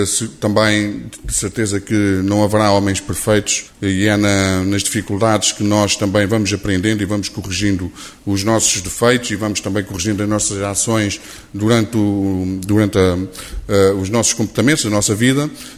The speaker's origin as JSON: {"language": "Portuguese", "town": "Ovar", "region": "Aveiro", "country": "Portugal", "tie": "born or raised there", "said": "eu sou nascido no Hospital de Ovar, nasci no Hospital de Ovar e cresci a minha infância, a minha adolescência foi num bairro típico de Ovar, que está muito bem representado aqui hoje, que é o bairro do Lamarão. Foi lá que eu cresci"}